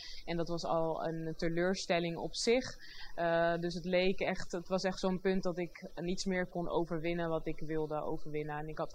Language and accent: Dutch; Rotterdam, South Holland, Netherlands; ik ben 29 jaar oud, ik kom uit Rotterdam.